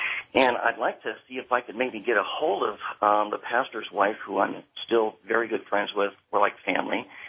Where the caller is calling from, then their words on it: Alachua, Florida, United States; also born or lived in Miami; I'm calling from Alachua, Florida. I recently relocated from the Miami area up to this portion of the country.